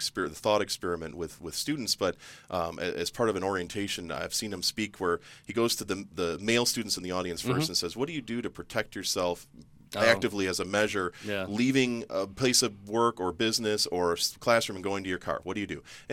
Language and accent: English; United States; I went through the American educational system. I grew up in America.